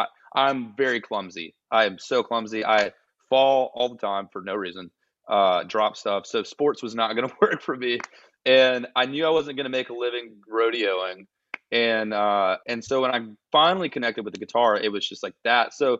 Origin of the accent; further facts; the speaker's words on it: Georgia, United States; I get excited when I meet people from Georgia because I'm from Georgia and I'm a big Georgia fan.